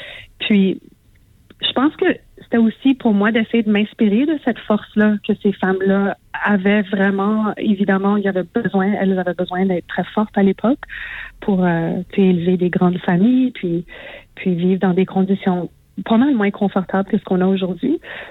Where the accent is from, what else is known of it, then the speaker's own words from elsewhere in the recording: Manitoba, Canada; Je suis métisse de la Rivière-Rouge, du Manitoba et maintenant québécoise d'adoption.